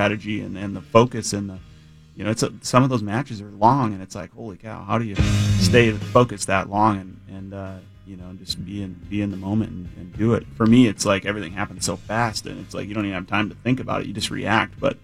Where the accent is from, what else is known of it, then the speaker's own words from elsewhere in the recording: Thief River Falls, Minnesota, United States; I grew up in Thief River Falls, Northwest Minnesota. We had curling for gym class, and I enjoyed it.